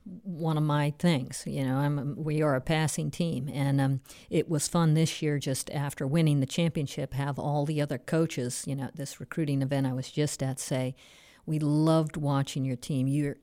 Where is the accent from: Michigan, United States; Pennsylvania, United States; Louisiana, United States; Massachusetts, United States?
Pennsylvania, United States; moved away; I remember feeling like a Yankee, you know, because I came from Pennsylvania